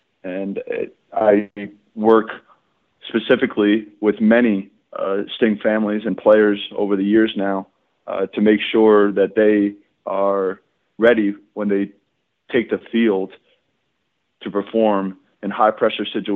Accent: Mahwah, New Jersey, United States; Terry, I come from Northern New Jersey. I didn't have a varsity program in Mahwah, New Jersey when I was a freshman.

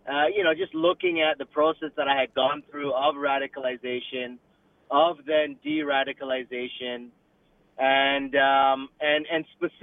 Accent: Canada; I was born and raised in Canada, Indian Muslim background, living in a Western state.

